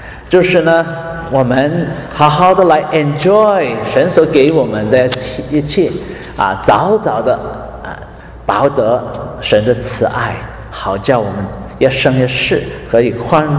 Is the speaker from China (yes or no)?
yes; Guangdong, China; 很有那个我们广东人呢，香港人呢，他头脑这个转速很快的